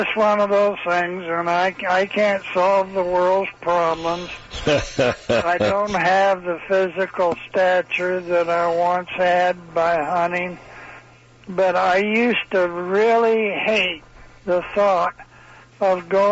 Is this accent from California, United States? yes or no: no; Michigan, United States; I'm a youper from the Upper Peninsula of Michigan.